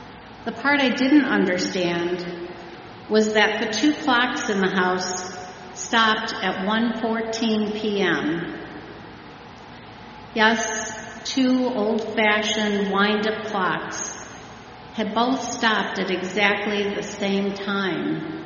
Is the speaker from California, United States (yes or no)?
no; Ohio, United States; I grew up in Lorain County among the farms and greenhouses, and in high school I played in the marching band.